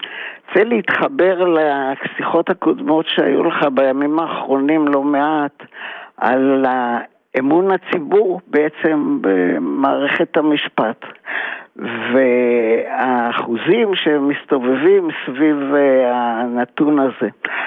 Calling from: Tel Aviv, Tel Aviv District, Israel; מתל אביב שוב.

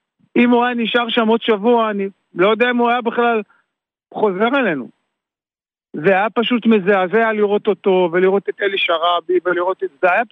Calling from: Be'eri, Southern District, Israel; אני גר בצוחר, שזה 20 קילומטר דרומה מבארי, ואני עובד בבארי. כרגע אני מדבר איתך מבארי.

